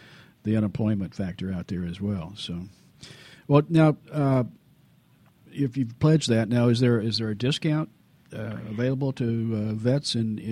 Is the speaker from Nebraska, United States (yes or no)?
yes; Nebraska, United States; Well, I'm from Nebraska, so I got to check.